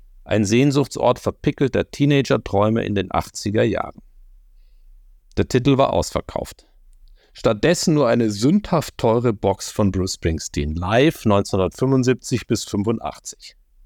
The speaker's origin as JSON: {"language": "German", "town": "Kulmbach", "region": "Bavaria", "country": "Germany", "tie": "born or raised there", "said": "in Kulmbach, das ist in Oberfranken, meine Heimat"}